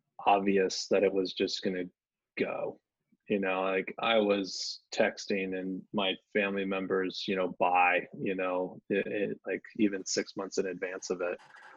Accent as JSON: {"language": "English", "town": "Seattle", "region": "Washington", "country": "United States", "tie": "born or raised there", "said": "I mean, I grew up in Seattle, right? Like, I've been here for a while, and so I saw Amazon grow"}